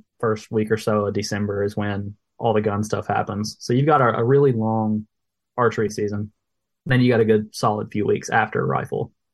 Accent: United States; I'm not a big rifle hunter because I grew up in Logan County, which was one of the only counties.

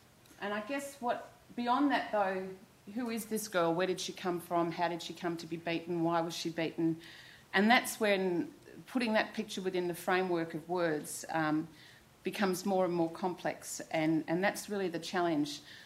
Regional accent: Australia; I'm an Australian journalist writing largely for an Australian audience

